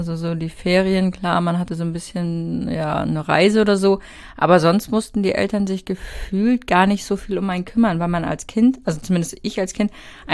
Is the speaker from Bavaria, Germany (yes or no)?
no; Lower Saxony, Germany; Und ich meine, ich komme ja aus der Niedersachsen-Ecke.